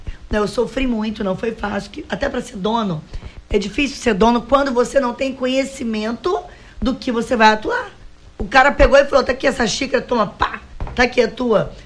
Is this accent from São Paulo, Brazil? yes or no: no; Rio de Janeiro, Brazil; Eu sou do Rio, vocês não têm noção o que é o Acre.